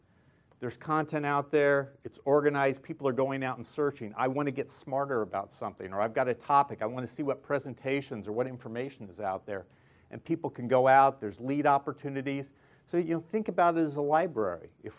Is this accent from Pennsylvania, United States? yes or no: no; Kansas, United States; So I am from Western Kansas, so I can talk from whence I came from about Western Kansas.